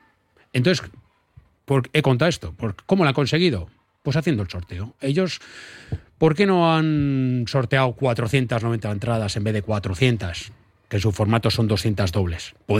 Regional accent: Bilbao, Basque Country, Spain; now in Getxo, Spain; de Getxo soy yo. Bueno, yo soy de Bilbao.

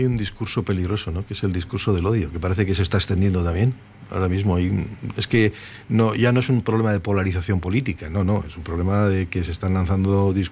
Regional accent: Basque Country, Spain; como sociedad vasca

